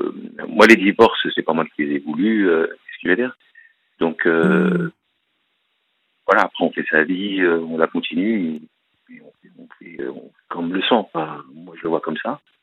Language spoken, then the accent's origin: French; Paris, Île-de-France, France; Je suis parisien, j'habitais à Paris